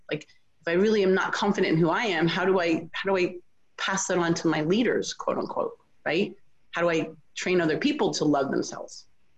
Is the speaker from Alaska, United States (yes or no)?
no; Pennsylvania, United States; now in Georgia, United States; I'm from Pennsylvania. Most of my family is in the Northeast. I now live in Georgia.